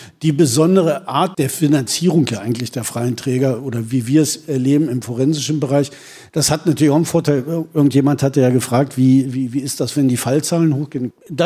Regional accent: Lower Saxony, Germany; ich bin Niedersachse

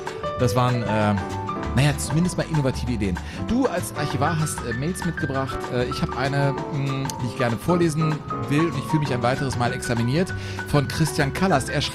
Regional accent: Bavaria, Germany; Wir singen als Bayer

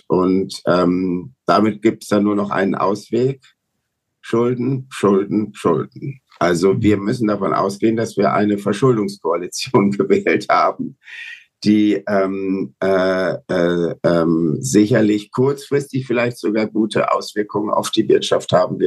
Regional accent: Germany; dass wir als Deutsche das einmalige Glück haben

